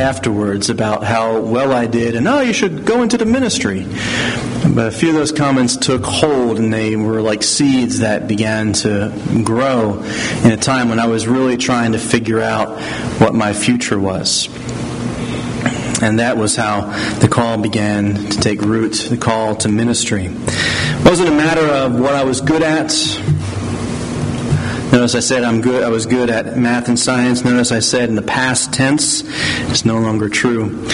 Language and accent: English; Pennsylvania, United States; I grew up in West Mount Airy in the city, and my neighborhood school was Germantown High School.